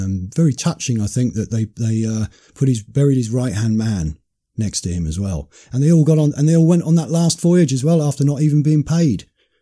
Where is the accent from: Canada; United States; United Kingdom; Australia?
United Kingdom; as a British man, you know that you've got this blood that's in your veins